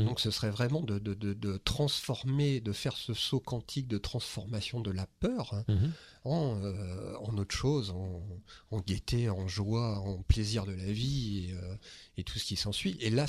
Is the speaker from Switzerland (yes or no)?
no; France; vu que je suis français et qu'on a un humoriste en France qui a beaucoup de succès